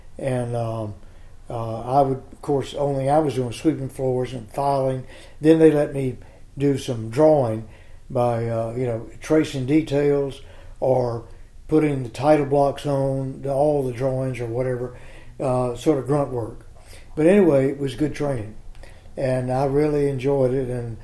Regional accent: Asheboro, North Carolina, United States; I'm from Ashboro, which is down below Greensboro in Randolph County. And I graduated from high school in 1951.

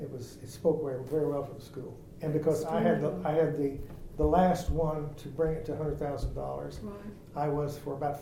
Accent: Oklahoma City, Oklahoma, United States; born there; Well, I was born here in Oklahoma City.

